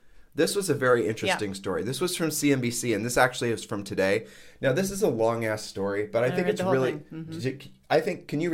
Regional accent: Midwest, United States; I mean, we live in this island, and I know growing up in the Midwest

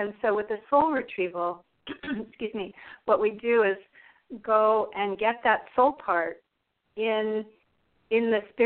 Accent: Seattle, Washington, United States; I'm from Seattle, Washington. I live here and I work here, and I was actually born and raised here.

